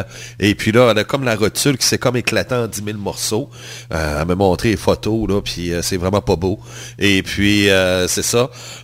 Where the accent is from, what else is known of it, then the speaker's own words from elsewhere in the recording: Canada; parce que je suis Canadien, ben, je le dois.